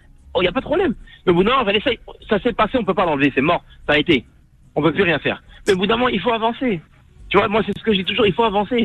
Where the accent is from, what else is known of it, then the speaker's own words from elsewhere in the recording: Senegal; Moi, je suis du Sénégal.